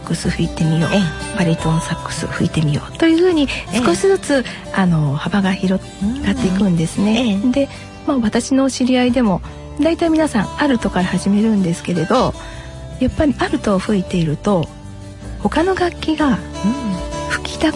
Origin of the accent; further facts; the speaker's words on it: Toyokawa, Aichi, Japan; 出身はですね、東三河の豊川市になります、